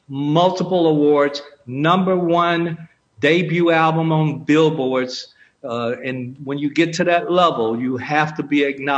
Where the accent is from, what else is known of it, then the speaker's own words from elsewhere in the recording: Gaston, Alabama, United States; But I grew up in Gaston, Alabama. We're talking in the 50s. I was born in 1952.